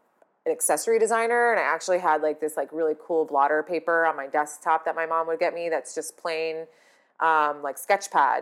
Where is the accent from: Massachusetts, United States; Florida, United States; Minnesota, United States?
Florida, United States